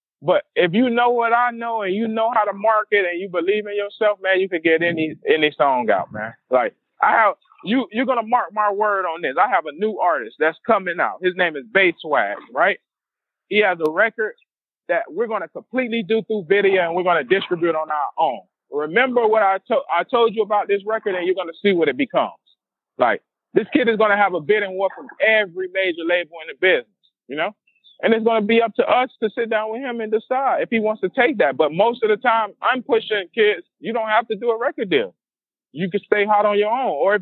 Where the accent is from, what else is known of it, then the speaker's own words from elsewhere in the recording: Miami, Florida, United States; And me, I'm from Miami, Florida. A young kid from Miami, Florida goes down